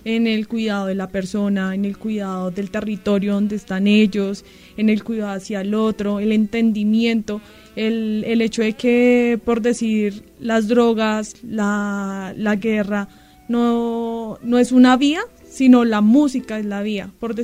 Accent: Colombia; Es lo que nos identifica a nosotros como colombianos, digamos.

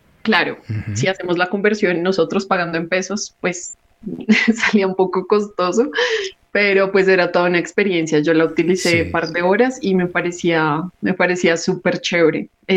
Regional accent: Bogotá, Colombia; yo que soy bogotana y he vivido toda mi vida en Bogotá

